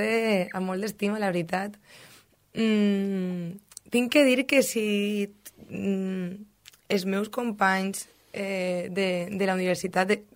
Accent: Andalusia, Spain; now in València, Spain; Visc a València, sóc andalusa i he vingut ací

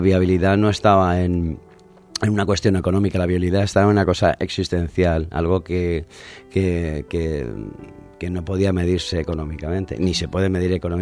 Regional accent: Valencia, Valencian Community, Spain; de jovencito pues ya salíamos con las bicicletas desde Valencia a buscar el pequeño paraíso, como muchos valencianos y muchas valencianas

